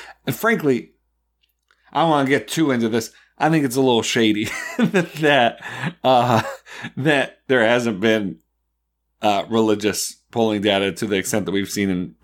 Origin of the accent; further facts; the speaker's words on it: Buffalo, New York, United States; my experience growing up in Buffalo